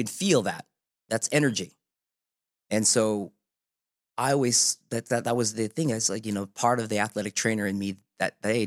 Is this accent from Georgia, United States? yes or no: yes; Macon, Georgia, United States; Hell no. I'm from Georgia.